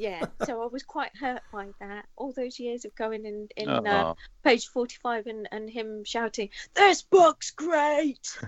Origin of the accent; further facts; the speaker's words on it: Nottingham, East Midlands, United Kingdom; I'm from Nottingham originally